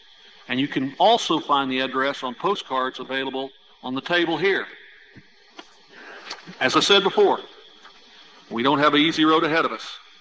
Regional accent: Oklahoma, United States; Illinois and my home state of Oklahoma couldn't be more different.

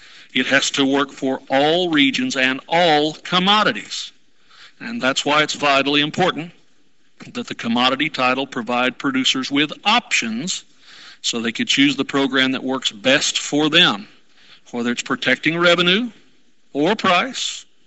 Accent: Oklahoma, United States; I come from the Southern Plains. I live in a community in western Oklahoma where the historic average rainfall is somewhere between 24 and 28 inches a year.

